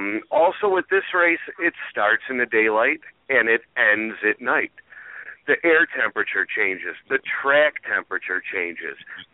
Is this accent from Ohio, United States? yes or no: yes; Cleveland, Ohio, United States; born there; I was born in Cleveland, Ohio. It's a struggle up here being a sports fan.